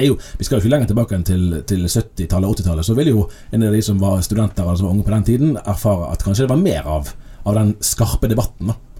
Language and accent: Norwegian; Bergen, Vestland, Norway; jeg har vokst opp i Bergen og gikk på en vanlig offentlig skole helt sør i kommunen her